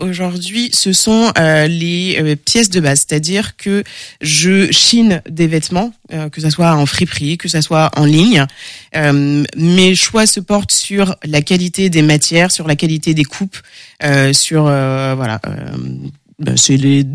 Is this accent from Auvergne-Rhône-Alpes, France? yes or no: no; Angers, Pays de la Loire, France; born there; je suis française, née à Angers, mais, eh ben, comme on peut le voir de ma couleur de peau, j'ai aussi des origines guadeloupéennes